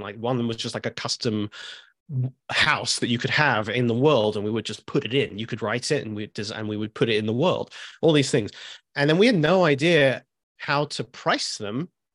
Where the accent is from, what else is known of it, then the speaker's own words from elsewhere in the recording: United Kingdom; moved away as an adult; now in United States; I'm British, obviously. I was working, you know, for various companies in London. And, you know, I decided to move to California